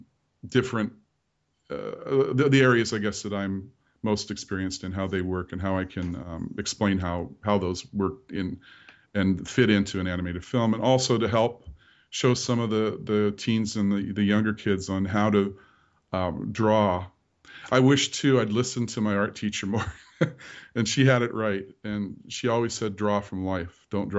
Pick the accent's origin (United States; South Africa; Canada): Canada; British Columbia; Growing up on the Gulf Islands, I'm ashamed to say I've never been to Gabriola.